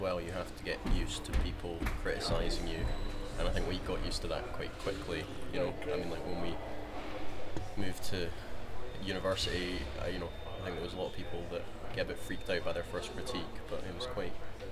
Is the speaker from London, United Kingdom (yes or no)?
no; Edinburgh, Scotland, United Kingdom; And I'm from, well, I mean, Leith, fundamentally. Fundamentally, yeah. Leith.